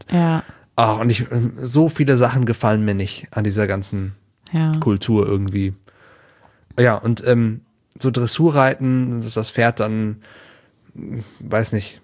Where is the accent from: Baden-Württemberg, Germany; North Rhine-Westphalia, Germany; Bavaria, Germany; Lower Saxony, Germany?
North Rhine-Westphalia, Germany; ich bin ja in der Nähe von Aachen zur Schule gegangen